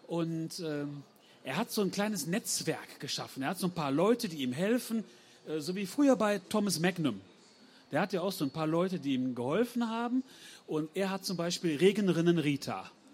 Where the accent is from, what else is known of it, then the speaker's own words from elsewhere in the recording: Kerken, North Rhine-Westphalia, Germany; 53 Jahre alt. Ich komme aus Kerken, das ist an der holländischen Grenze. Eigentlich brauche ich gar kein Navi, ich wohne am Niederrhein. Da kann man alles sehen. Ist total flach.